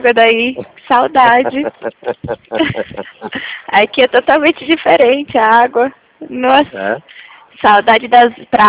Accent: São Paulo, Brazil; born there; eu hoje nasci em São Paulo, mas morei muito tempo aí.

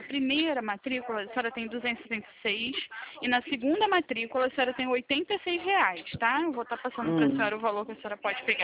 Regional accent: Rio de Janeiro, Brazil; Eu sou do Rio, Campo Grande.

